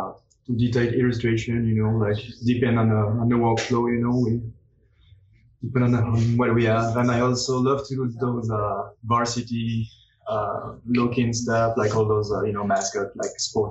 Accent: France; now in United States; Yeah, you know, I'm from France, so yeah, I'm a bit further from than everybody.

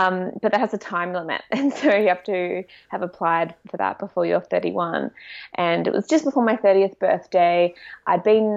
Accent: Australia; now in London, United Kingdom; I also am currently living in London. I'm Australian. I've been out here for a couple of years now.

